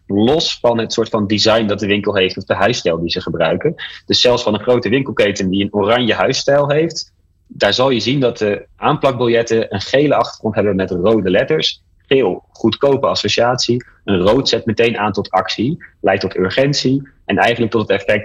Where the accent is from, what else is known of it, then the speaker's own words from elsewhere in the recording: Netherlands; Wij als Nederlanders staan bekend als zuinig en voorzichtig en al dat soort dingen. Het is niet per se in het brein dat wij als Nederlanders anders zijn dan anderen.